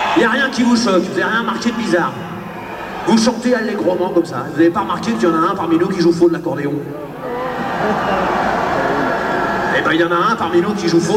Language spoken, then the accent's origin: French; Paris, Île-de-France, France; ouais, je suis de Paris